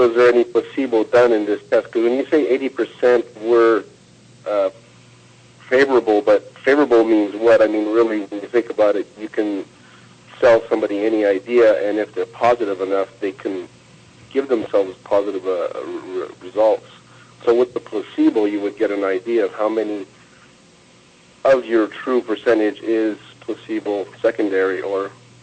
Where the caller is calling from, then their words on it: Montreal, Quebec, Canada; I'm calling from Montreal.